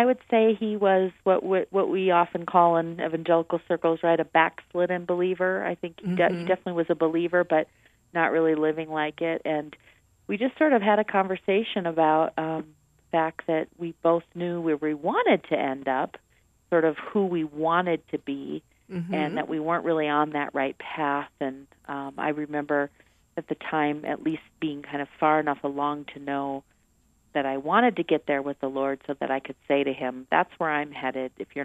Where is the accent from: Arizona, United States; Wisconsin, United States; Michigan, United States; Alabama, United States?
Wisconsin, United States; also born or lived in Hawaii; I grew up in Wisconsin, and as you said, went to law school in Nebraska, met my husband, and then he was active duty Air Force, which is what brought us to the beautiful, wonderful state of Hawaii, where we lived for 10 years